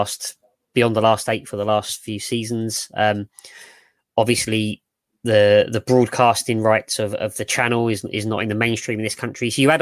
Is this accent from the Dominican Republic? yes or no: no; Italy; accent: Italian; My Italian accent is not as prevalent as Vittorio's, but I can speak a little when I have to.